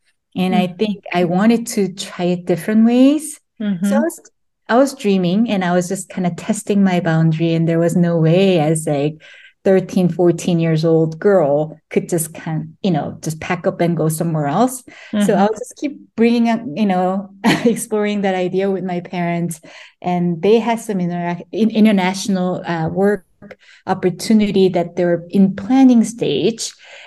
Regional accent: Seoul, South Korea; I grew up in Seoul. Okay. Very dense, densely populated, and in high rise and a condo. That's kind of my early upbringing, surrounded by high rise buildings.

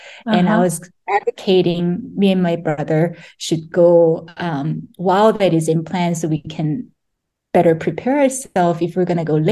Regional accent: Seoul, South Korea; I grew up in Seoul. Okay. Very dense, densely populated, and in high rise and a condo. That's kind of my early upbringing, surrounded by high rise buildings.

